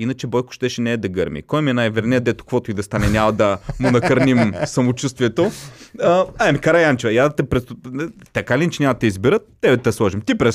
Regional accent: Kardzhali, Kardzhali Province, Bulgaria; и аз съм от Кърджали.

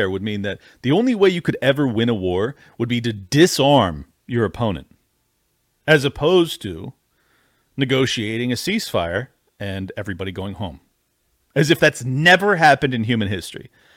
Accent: San Diego, California, United States; I know a ton of them because I grew up in San Diego and I saw the consequences.

